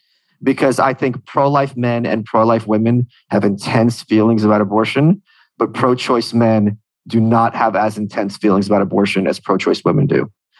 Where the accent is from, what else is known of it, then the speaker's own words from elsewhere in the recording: New York, United States; I think there is a big lie in, and I saw this as a New Yorker, in the corporate press.